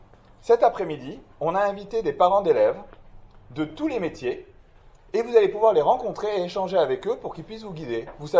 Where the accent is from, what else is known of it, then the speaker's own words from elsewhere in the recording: Paris, Île-de-France, France; je suis né à Paris. Je suis un jeune des écoles juives, exactement comme vous.